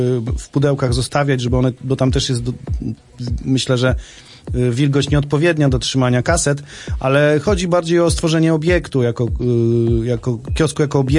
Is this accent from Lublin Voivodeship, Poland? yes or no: yes; Kurów, Lublin Voivodeship, Poland; bo mojej rodzinnej miejscowości w Kurowie, skąd pochodzę, po prostu na skwerku stał taki kiosk z kasetami.